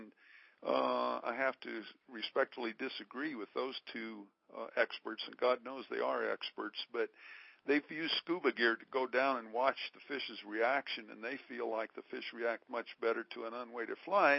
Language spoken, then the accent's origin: English; Las Vegas, New Mexico, United States; Well, Brian, I grew up in Las Vegas, New Mexico